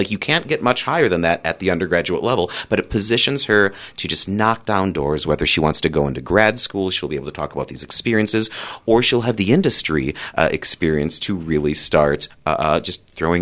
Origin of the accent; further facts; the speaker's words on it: Minnesota, United States; I am a Minnesotan through and through.